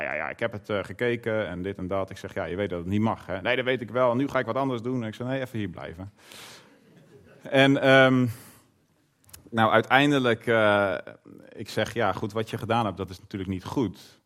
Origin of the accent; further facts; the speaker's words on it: Scherpenzeel, Gelderland, Netherlands; now in Zuid-Limburg, Netherlands; Wij komen oorspronkelijk van de Veluwe. Van Scherpenzeel, bij Barneveld, Veenendaal, daar in die konterijen.